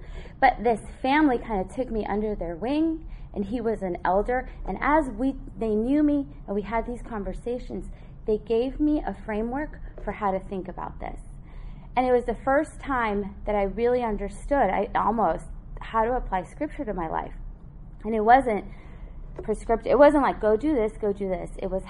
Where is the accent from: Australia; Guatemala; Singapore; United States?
Guatemala; I was born in Guatemala. I was born in a very traditionally Hispanic home.